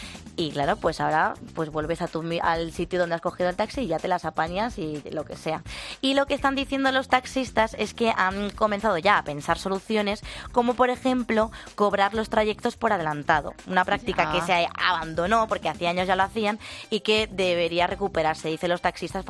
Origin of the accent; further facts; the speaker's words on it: Spain; ¿cómo estamos en el norte de España? Si es que como somos los españoles